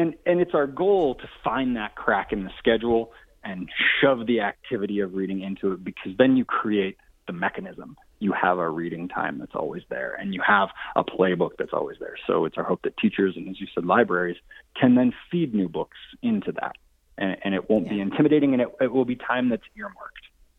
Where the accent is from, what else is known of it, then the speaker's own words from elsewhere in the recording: Edgemont, South Dakota, United States; I grew up in Edgemont, which is a Burlington northern town.